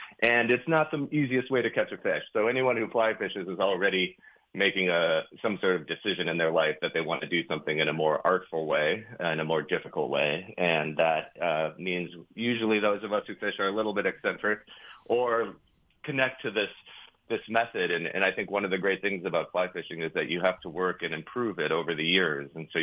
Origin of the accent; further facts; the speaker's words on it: Minneapolis, Minnesota, United States; now in New York, United States; So I grew up in Minneapolis, and my family had a cabin 2 hours east in southwest Wisconsin. And so I would spend a lot of my summers there.